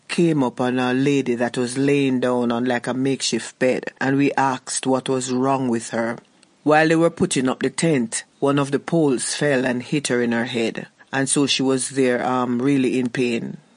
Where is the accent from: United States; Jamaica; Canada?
Jamaica; Ocho Rios; moved away as an adult; now in Cape Town, South Africa; I'm from Jamaica. I'm from the north coast of Jamaica, Ocherius, one of the tourist areas in Jamaica. It's good to be in South Africa.